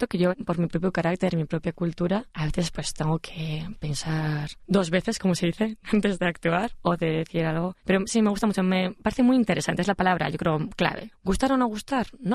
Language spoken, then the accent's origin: Spanish; Bilbao, Basque Country, Spain; Estos conocimientos me vienen en primer lugar de Bilbao, mi ciudad natal.